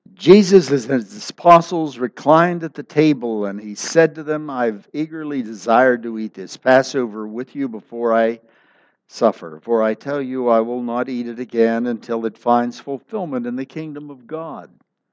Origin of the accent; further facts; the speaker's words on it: Wellsburg, West Virginia, United States; Holy cow, he was from my hometown. Wellsburg, West Virginia.